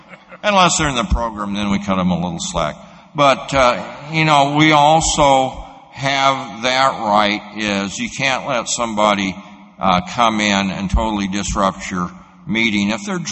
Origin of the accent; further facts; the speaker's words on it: Wyoming, United States; We're the least populated state in the Union, Wyoming is. But in my hometown, which is about 60,000, we have 15 registered groups